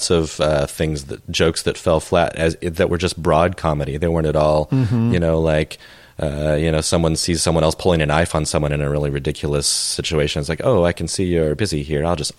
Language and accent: English; Missouri, United States; I grew up in Missouri, lived there. All my family lives there. I'm there every year.